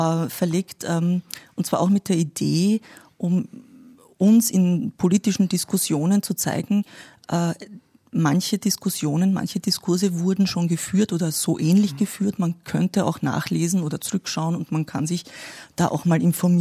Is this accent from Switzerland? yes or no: no; Austria; wie du weißt, komme ich aus Österreich